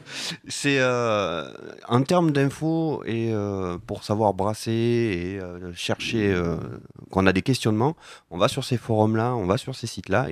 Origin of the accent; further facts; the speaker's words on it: Carpentras, Provence-Alpes-Côte d'Azur, France; born there; Je suis né à Carpentras.